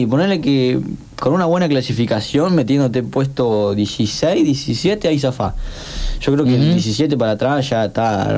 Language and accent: Spanish; San Gregorio, Santa Fe, Argentina; now in Córdoba, Argentina; Bueno, yo soy de San Gregorio, de Santa Fe. Como decía vos, para ahí no tengo tonada de cordobés.